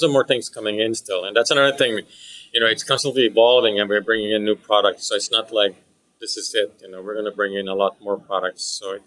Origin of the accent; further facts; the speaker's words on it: Finland; in Finland? I'm from